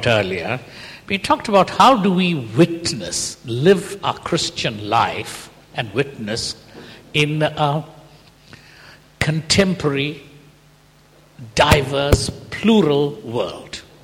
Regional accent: Bangalore, Karnataka, India; I come from Bangalore, which is the cyber city, you know, the center of cyber things in the world, as it were.

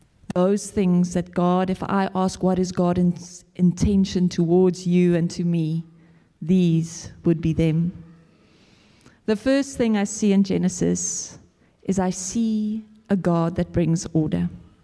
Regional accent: KwaZulu-Natal, South Africa; I grew up in Natal, and the winters, the sun used to come out in the afternoon, but it used to be quite chilly

